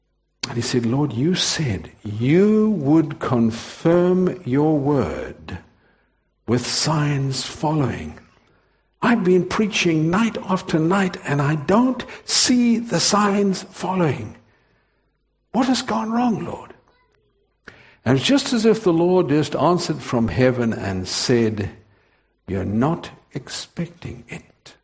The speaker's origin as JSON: {"language": "English", "town": "Durban", "region": "KwaZulu-Natal", "country": "South Africa", "tie": "born there", "said": "I was born in Durban, South Africa."}